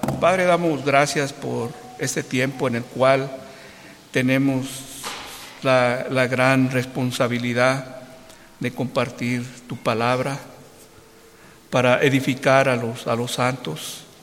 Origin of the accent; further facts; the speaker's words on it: Morelia, Michoacán, Mexico; moved away; yo conozco por ahí, yo soy de Morelia y me gustaría algún día regresar a Morelia